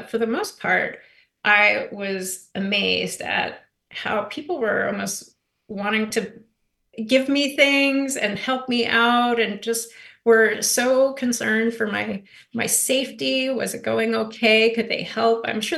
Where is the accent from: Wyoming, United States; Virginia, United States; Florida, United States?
Wyoming, United States; Wyoming is my home state where I grew up.